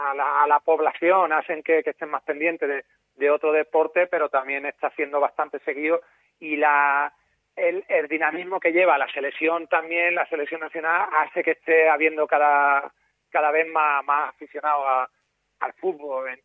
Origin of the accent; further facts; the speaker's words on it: Andalusia, Spain; los que me conocéis ahí de la zona, de mi pueblo, de la Sierra